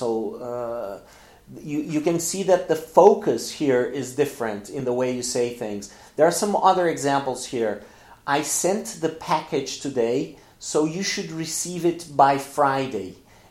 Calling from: Porto Alegre, Rio Grande do Sul, Brazil; English is a second language; I'm speaking from Porto Alegre in the south of Brazil. Very, very hot here in the south of Brazil today, by the way.

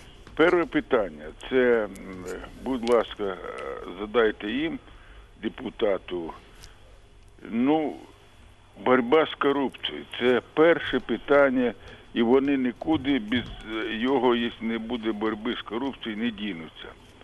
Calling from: Kherson, Kherson Oblast, Ukraine; Я з Херсона

